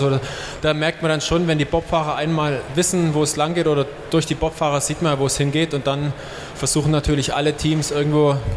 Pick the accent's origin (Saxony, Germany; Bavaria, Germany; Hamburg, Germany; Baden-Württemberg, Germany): Saxony, Germany; born there; wo ich geboren bin im Erzgebirge, das ist ja noch in den neuen Bundesländern, da war immer, man hat es immer so verschrien als das Sibirien von Deutschland. Also da war immer strenge Winter